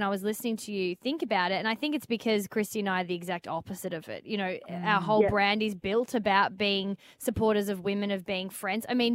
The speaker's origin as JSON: {"language": "English", "town": "Melbourne", "region": "Victoria", "country": "Australia", "said": "We're both from Melbourne."}